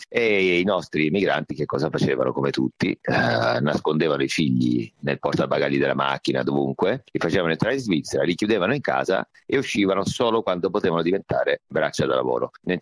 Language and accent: Italian; Apulia, Italy; accent: Salentino; Tra l'altro per me casa è Salento, quindi insomma è uno spettacolo dove ancora usavo il mio dialetto, il dialetto salentino.